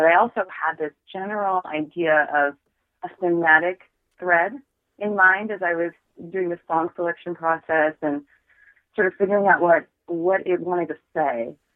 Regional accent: Alaska, United States; growing up in Alaska really shaped my musical palette in so many ways because of the isolation

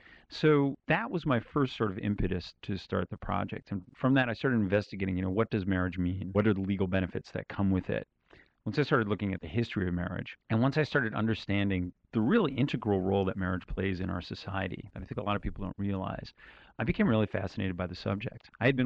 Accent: United States; He's from Indonesia, I'm from the United States.

